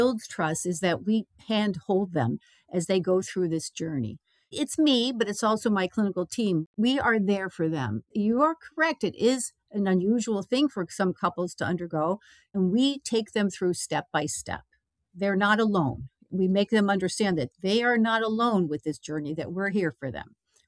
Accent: Los Angeles, California, United States; I grew up in the Los Angeles area, and I grew up

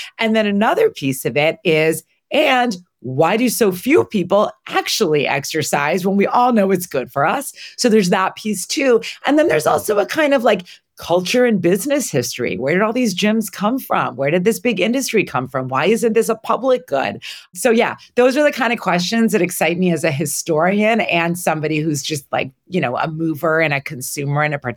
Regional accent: New York, United States; being such a New Yorker, I like, it was MapQuest, I think at the time, not even like Google Maps.

